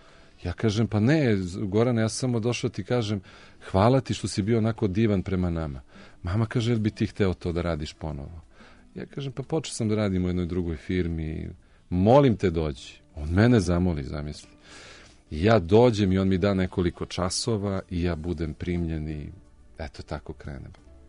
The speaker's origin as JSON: {"language": "Serbian", "region": "Belgrade", "country": "Serbia", "tie": "born or raised there", "said": "Odrastao sam u Zvezdari, Zvezdarska šuma, Olimp"}